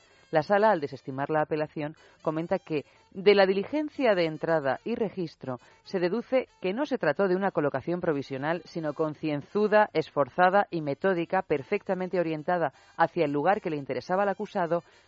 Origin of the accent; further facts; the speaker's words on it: Albacete, Castilla-La Mancha, Spain; Yo soy de Albacete